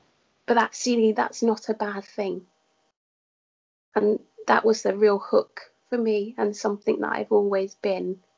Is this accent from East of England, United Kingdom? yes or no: yes; East of England, United Kingdom; it was just by chance I returned to where I grew up in Essex.